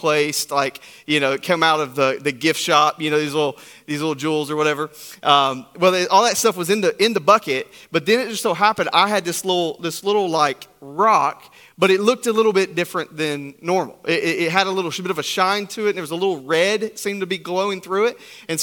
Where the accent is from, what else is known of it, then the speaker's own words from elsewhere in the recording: Tennessee, United States; I grew up in East Tennessee, so my family used to go to Gatlinburg a few times a year.